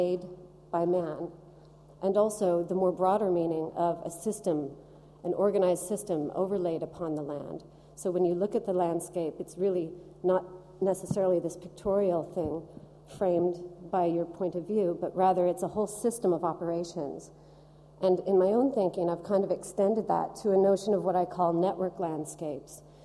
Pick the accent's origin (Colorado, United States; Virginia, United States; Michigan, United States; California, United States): Colorado, United States; As Paul said, I'm from Colorado originally, so the mountains were my first inspiration in working with landscape as a compositional palette.